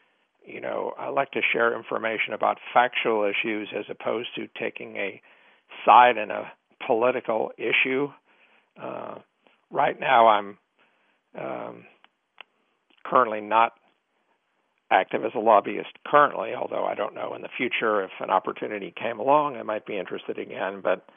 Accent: Connecticut, United States; I grew up in Connecticut. My father had season tickets.

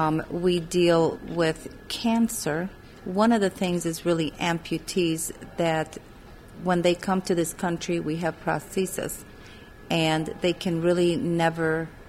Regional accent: Iran; I interpret 4 different languages. I was born and raised in Iran, went to an Arabic school, grew up in a Christian Chaldean family, so I speak Chaldean.

